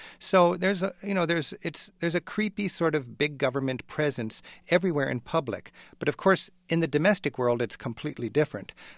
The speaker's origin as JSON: {"language": "English", "country": "United States", "said": "I've never felt so that being an American was actually such a plus as me on the streets as a tourist in Tehran."}